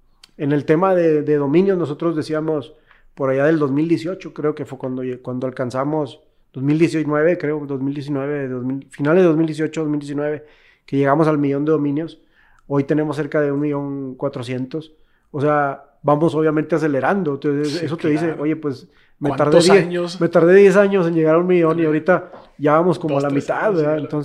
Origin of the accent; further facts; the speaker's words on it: Mexico; ¿Cómo hacemos que nosotros mismos, como mexicanos, digamos, oye, yo quiero emprender?